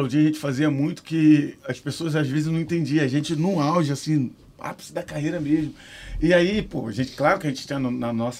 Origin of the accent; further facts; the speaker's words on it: São Gonçalo, Rio de Janeiro, Brazil; also born or lived in Niterói; eu nasci em Niterói, depois fui com 7 anos pra São Gonçalo. E tem gente que pensa que eu nasci em São Gonçalo, mas eu nasci em Niterói. Eu era ali da Coronel Leôncio, da Engenhoca.